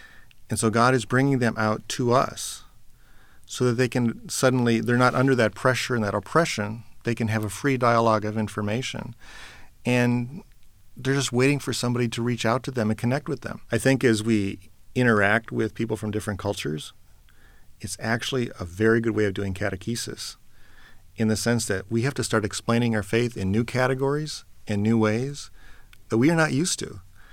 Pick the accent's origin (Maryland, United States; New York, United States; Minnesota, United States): Minnesota, United States; I think of my home state of Minnesota, where I think it's Fergus Falls.